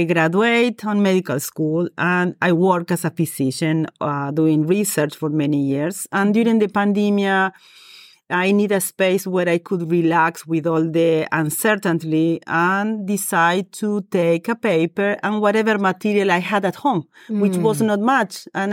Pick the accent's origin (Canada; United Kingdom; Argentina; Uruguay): Argentina; English is a second language; moved away as an adult; now in Rochester, United States; I'm a Argentinian native. I was born in Argentina and I moved to the U.S. 26 years ago with my husband, both of us being physicians looking for a different training for our careers. We both established in Rochester, which we call home